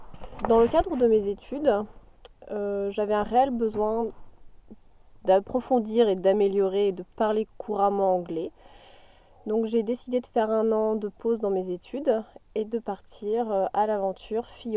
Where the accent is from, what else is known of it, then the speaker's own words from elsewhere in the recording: France; accent: French; Je n'ai jamais pris l'accent australien parce qu'ils ont toujours trouvé mon petit accent français très mignon. Donc quand on m'entend parler anglais, on sent bien que je suis française.